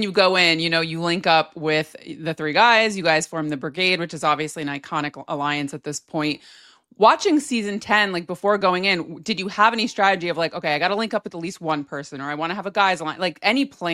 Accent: New Jersey, United States; I am from the Jersey Shore, and I remember in real time, that was the time that Jersey Shore was big.

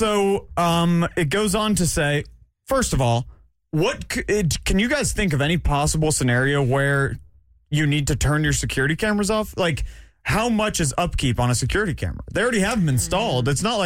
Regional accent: Alpharetta, Georgia, United States; I grew up in Alpharetta. I grew up in the suburbs. I'm not from the sticks.

